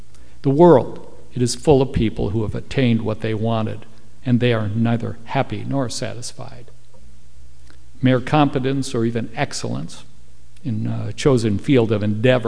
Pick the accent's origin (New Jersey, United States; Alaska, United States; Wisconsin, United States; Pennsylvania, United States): Wisconsin, United States; Milwaukee; I'm from Milwaukee, Wisconsin.